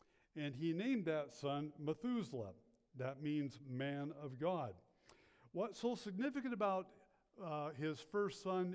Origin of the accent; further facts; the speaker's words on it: Arlington, Washington, United States; I come from Arlington, the big city metropolis of Arlington, Iowa. There is an Arlington, Iowa that my wife came from. I meant Arlington. You can see how messed up I am. Arlington, Washington is what I mean, okay?